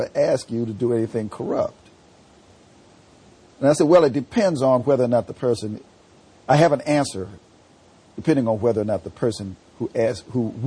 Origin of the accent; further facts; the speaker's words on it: the South, United States; accent: southern; If you have a lot of conflicts, my southern accent creeps.